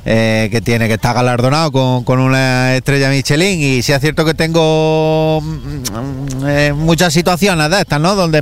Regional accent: Pegalajar, Andalusia, Spain; Correcto, de Pegalajar, Jaén, un pueblecito que está al lado de Jaén

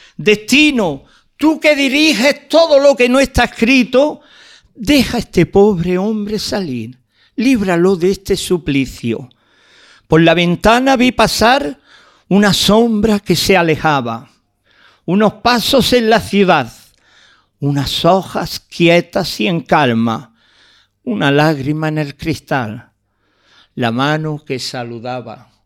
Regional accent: Granada, Andalusia, Spain; Pero no se me olvida mi tierra, mi Albaicín, mi Granada.

